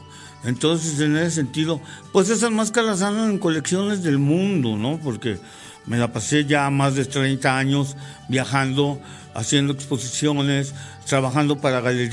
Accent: Durango, Mexico; Yo soy de Durango y mi trabajo está Durango, Durango, México.

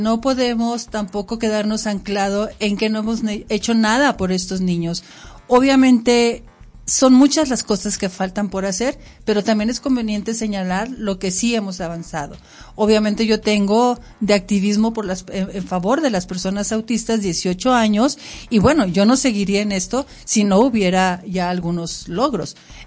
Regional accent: Durango, Mexico; born there; yo soy una mujer duranguense, orgullosamente duranguense, nacida aquí en Durango capital.

